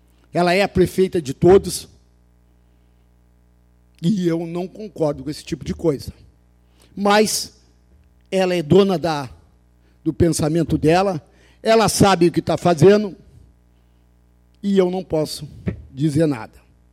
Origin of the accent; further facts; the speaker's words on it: São José do Norte, Rio Grande do Sul, Brazil; Que a comunidade que eu amo, aonde eu me criei, aonde eu perdi o umbigo. E gosto dessa terra.